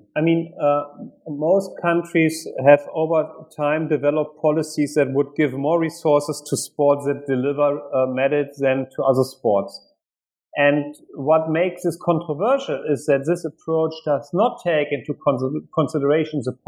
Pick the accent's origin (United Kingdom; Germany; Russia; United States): Germany; English is a second language; this is a sport dominated by my home country, Germany